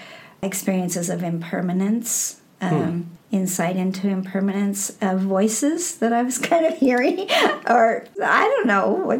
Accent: Iowa, United States; born there; Well, I was born in the Midwest, in Iowa, Heartland, it's called, around here.

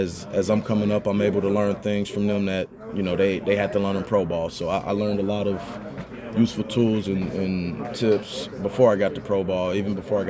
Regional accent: Cincinnati, Ohio, United States; I'm from Cincinnati, Ohio.

